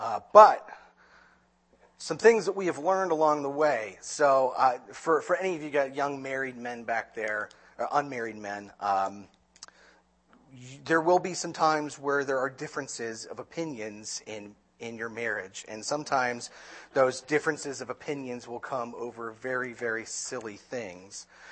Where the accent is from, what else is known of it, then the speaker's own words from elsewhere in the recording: New Jersey, United States; But I'm originally from New Jersey, so you all will have to suffer through the ramblings of a Yankee.